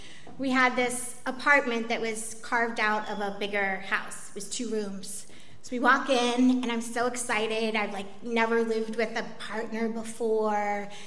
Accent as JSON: {"language": "English", "town": "Baltimore", "region": "Maryland", "country": "United States", "accent": "Baltimore", "said": "Because the depth of my Baltimore accent."}